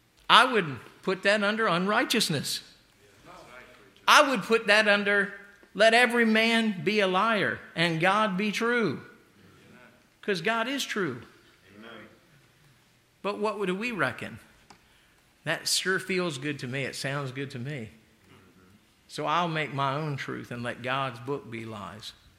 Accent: United States; and I'm an American, folks. I mean, I hope you understand, I love America

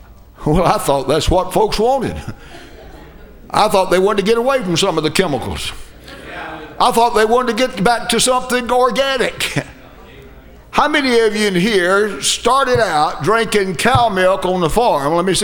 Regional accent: Haines City, Florida, United States; That's a good old Haines City term. There's lakes all around. I've used it ever since I was a kid around here.

